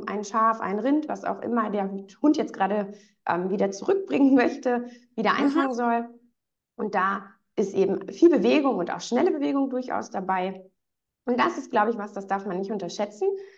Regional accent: North Rhine-Westphalia, Germany; ich komme aus Nordrhein-Westfalen

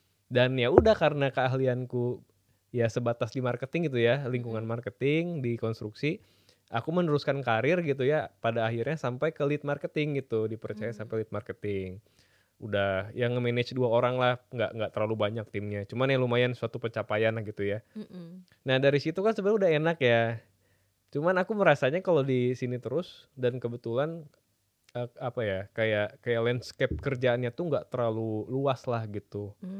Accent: Bandung, West Java, Indonesia; Jadi dulu tuh kita banyak banget teman-temanku yang sesama orang Bandung. Jadi aku juga orang Bandung.

